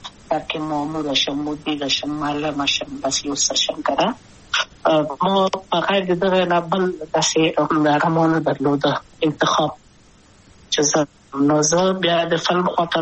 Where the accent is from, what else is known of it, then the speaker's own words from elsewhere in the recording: Kabul, Afghanistan; also born or lived in Wardak; زه خو اصلا د وردګو ولایت یم، د پلار مې د وردګو ولایت ته خلګنسه کې دلې د کابل په تختپل سیمه کې یم او لویا شویم کابل کې هم مکتب می دولسم په کابل